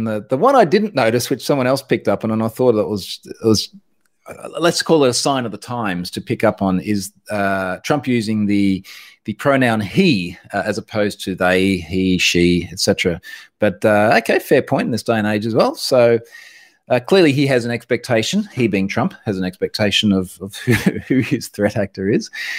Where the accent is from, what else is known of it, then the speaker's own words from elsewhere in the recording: Australia; as an Australian